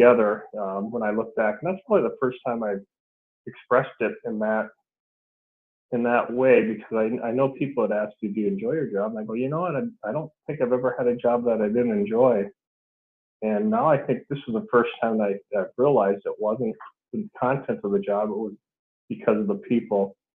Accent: Superior, United States; I live in Superior. And I was born and raised in Superior and moved away to go to school and moved back about 20 years after I left and raised a family here in Superior

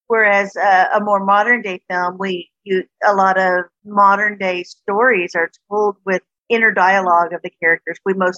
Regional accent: Kentucky, United States; She was growing up in Illinois and I was growing up in Kentucky. But we grew up in two very different worlds.

